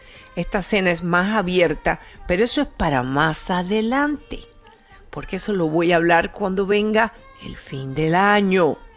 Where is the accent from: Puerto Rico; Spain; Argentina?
Spain; Para muchos de ustedes esto, eso lo hacen en mi país. Sí.